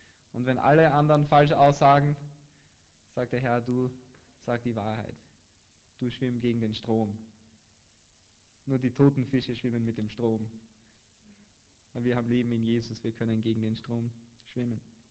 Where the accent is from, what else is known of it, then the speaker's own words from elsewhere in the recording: Breitenfurt, Lower Austria, Austria; Bei uns in der Straße, da geht es ein bisschen bergab in Breitenfurt in Österreich, wo ich aufgewachsen bin.